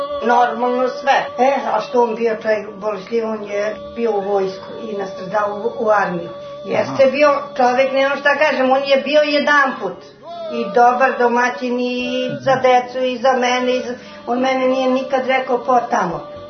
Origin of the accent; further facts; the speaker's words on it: Ćićevac, Serbia; Ćićevac rodom kod Kruševca. Čuli ste za Ćićevac.